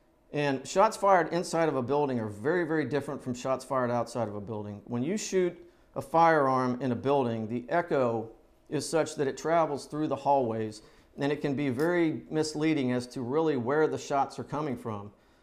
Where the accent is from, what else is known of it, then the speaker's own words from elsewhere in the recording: Orlando, Florida, United States; And then you have the Pulse nightclub in Orlando, Florida, which is my hometown